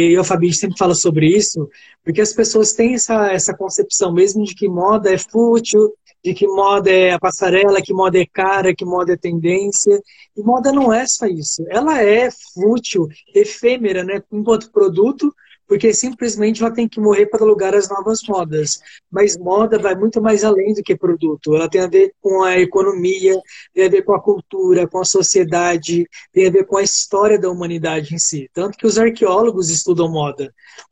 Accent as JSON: {"language": "Portuguese", "region": "São Paulo", "country": "Brazil", "moved": "yes", "lives_now": "Brasília, Brazil", "said": "Então eu venho de São Paulo. Estou aqui em Brasília há 8 anos, e nesses 8 anos, 5 deles foram no"}